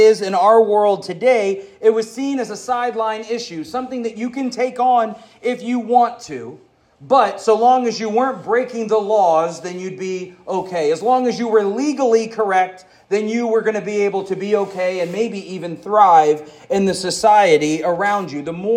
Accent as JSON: {"language": "English", "region": "the South", "country": "United States", "tie": "born or raised there", "said": "I grew up in the South, where segregation and slavery were legal"}